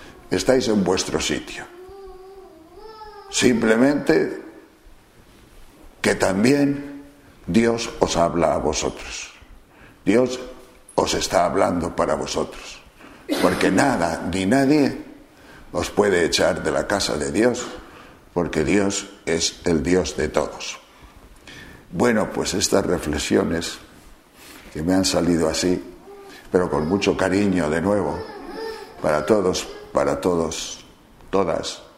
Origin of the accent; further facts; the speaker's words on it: Tejerina, Castile and León, Spain; como dicen en Tejerina, mi pueblo